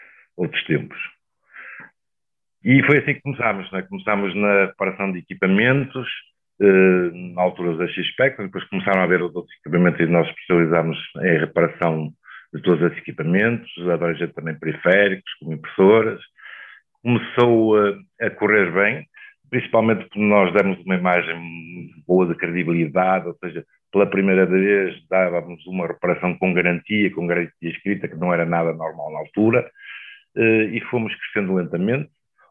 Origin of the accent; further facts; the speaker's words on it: Póvoa de Varzim, Porto, Portugal; also born or lived in Vila Nova de Famalicão; Eu fui para a Póvoa de Varzim com 1 ano. Eu sou de Ribeirão de Leão, na Vila Nova de Famalicão. Mas digamos que eu entendo-me como poveiro.